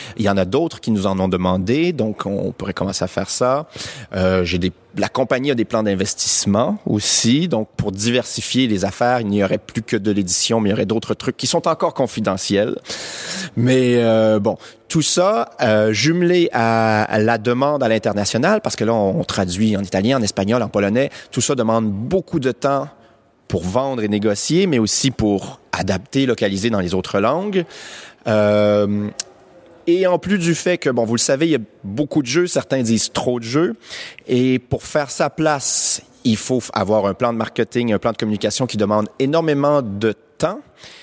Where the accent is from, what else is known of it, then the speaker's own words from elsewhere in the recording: Quebec, Canada; Donc, je suis au Québec, je suis québécois, je fais le tour des boutiques